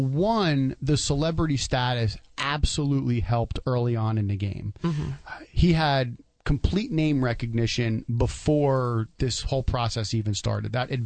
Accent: New Jersey, United States; I'm from Jersey. I grew up in New Jersey.

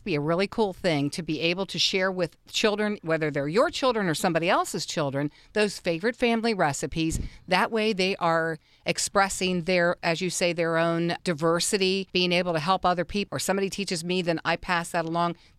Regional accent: Ohio, United States; I grew up in Ohio near Indiana, this was normal.

